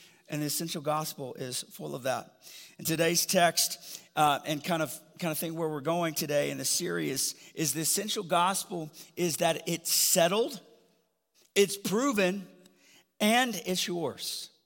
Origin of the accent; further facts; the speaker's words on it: Alabama, United States; But I'm from the South, from Alabama. Roll Tide.